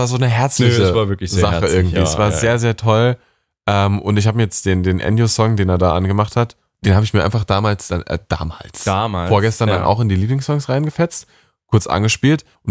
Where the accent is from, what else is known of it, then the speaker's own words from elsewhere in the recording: Saarbrücken, Saarland, Germany; Ey, wir kommen aus dem Saarland.